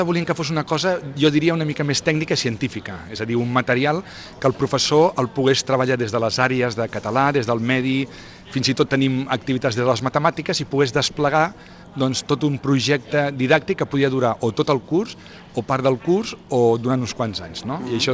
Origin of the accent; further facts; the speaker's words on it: Tarragona, Catalonia, Spain; Jo recordo de petit aquí a Tarragona